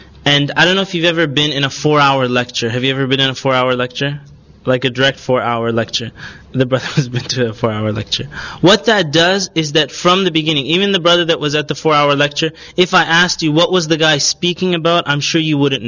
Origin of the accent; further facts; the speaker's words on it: Canada; even when I was younger and I grew up in Canada, anger is not proof.